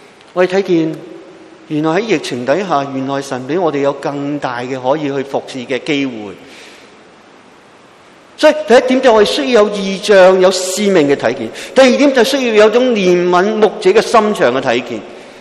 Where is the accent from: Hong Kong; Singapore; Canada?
Hong Kong; 同样今日我哋香港人好多移民到去外国嘅时候，人生路不熟